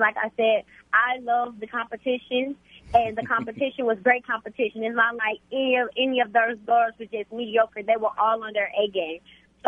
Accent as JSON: {"language": "English", "region": "Texas", "country": "United States", "tie": "born or raised there", "said": "We went to Texas Relays and competed. Me being back in my home state, it just gives me this."}